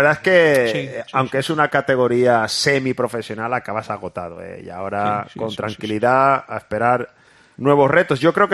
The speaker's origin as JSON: {"language": "Spanish", "town": "Valencia", "region": "Valencian Community", "country": "Spain", "said": "yo soy de Valencia"}